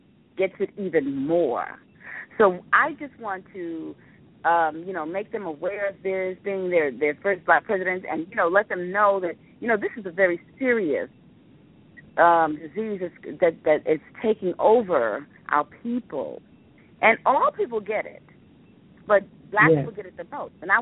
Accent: Brownsville, United States; I talk about my grandparents, my parents, me, growing up in Brownsville, how we got to good times

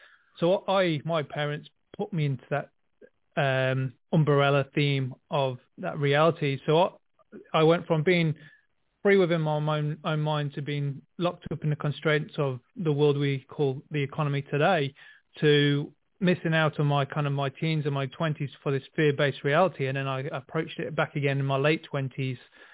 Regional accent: England, United Kingdom; moved away as an adult; also born or lived in Melbourne, Australia; now in New Zealand; I grew up in England, like you said, and then I moved to Melbourne, Australia. So I did the country life in England. I did the city life in Australia, and now I'm back to the country life in New Zealand.

